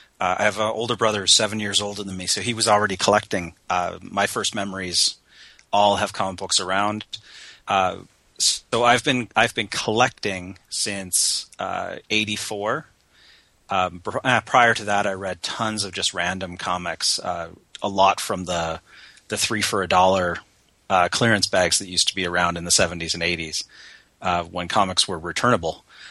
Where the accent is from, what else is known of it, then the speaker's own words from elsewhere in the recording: Calgary, Alberta, Canada; I'm from Calgary, Canada, and we have an amazing local scene.